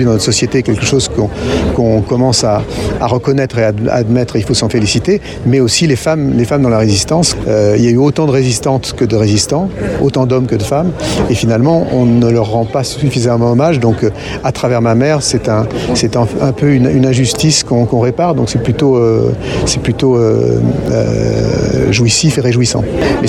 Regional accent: Lyon, Auvergne-Rhône-Alpes, France; j'étais assez seul en tant que Lyonnais, avec une équipe aussi de Lyonnais à promouvoir.

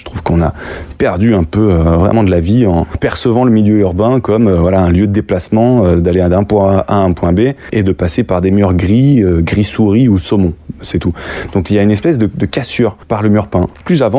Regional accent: Lyon, Auvergne-Rhône-Alpes, France; born there; Moi, je suis né à Lyon

